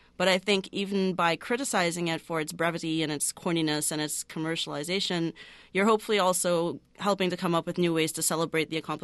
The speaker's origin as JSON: {"language": "English", "country": "Trinidad & Tobago", "said": "I wasn't born and raised in America. I'm from Trinidad and Tobago."}